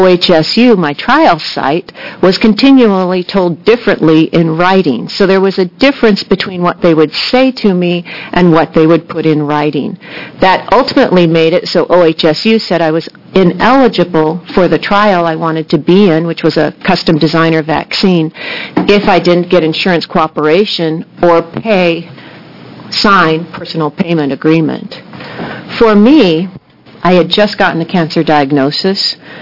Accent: Tualatin, Oregon, United States; I am from Tualatin. I'm a constituent of Senator Devlin's.

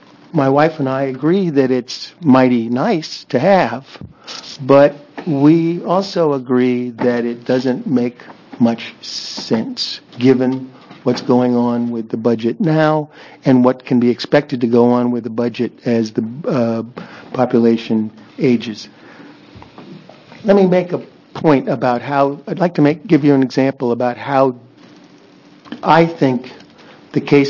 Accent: Oregon, United States; I represent myself. I'm from Multnomah County.

